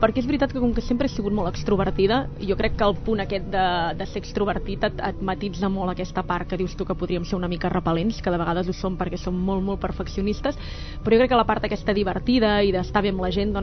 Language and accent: Catalan; Sabadell, Catalonia, Spain; Això sí, perquè és d'on soc